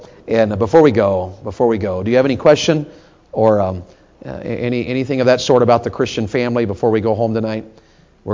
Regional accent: the South, United States; I was raised in the South, and it's the dumbest thing in the world.

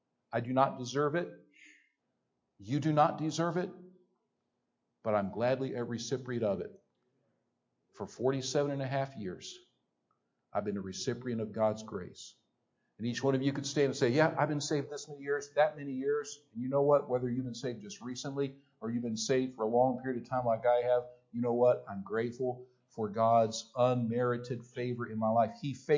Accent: United States; As American, I don't want an increase to my government.

